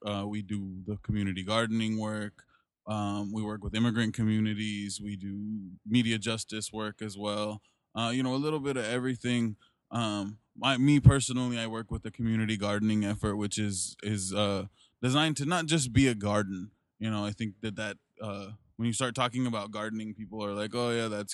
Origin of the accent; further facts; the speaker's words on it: Denver, Colorado, United States; I'm originally from Denver. Denver is an old, it was an industrialized city as well. It was a railroad city.